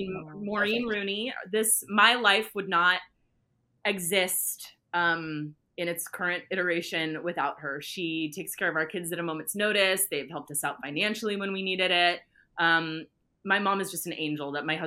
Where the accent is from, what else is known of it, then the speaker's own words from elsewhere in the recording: San Francisco, California, United States; when I was growing up in San Francisco